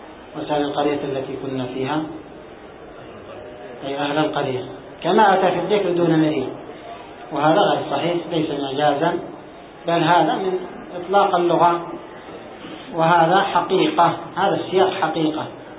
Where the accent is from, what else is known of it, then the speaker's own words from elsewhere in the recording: Aden, Yemen; فكانت العملة الجنوبية بالدينار عندنا في عدن